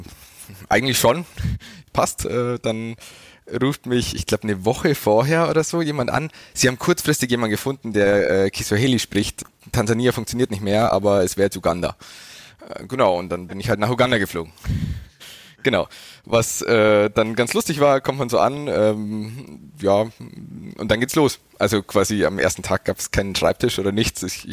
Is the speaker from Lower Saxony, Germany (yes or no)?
no; Bavaria, Germany; born there; ich bin ganz in der Nähe von Landsberg hier geboren und habe dann in München studiert und auch den Großteil meines Berufslebens in München verbracht. Mit kleinen Stationen im Ausland